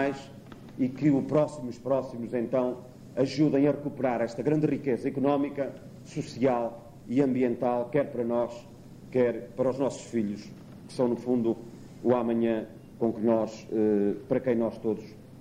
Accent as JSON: {"language": "Portuguese", "country": "Portugal", "said": "entre nós, como bons portugueses"}